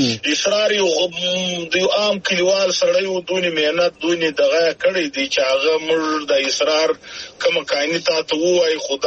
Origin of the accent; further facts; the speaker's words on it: Zhob, Balochistan, Pakistan; زه د ژوب یم د ژوب پلانکی زه یم